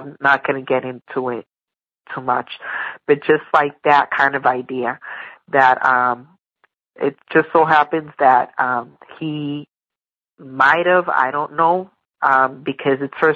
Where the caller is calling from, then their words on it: Massachusetts, United States; I'm from Massachusetts. I'm calling to share with you a story.